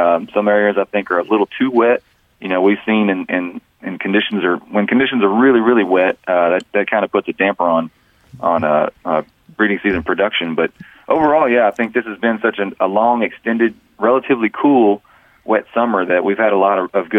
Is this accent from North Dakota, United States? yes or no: no; Longview, Texas, United States; You know, I grew up around Longview, and I was up there back in March for my dad's birthday.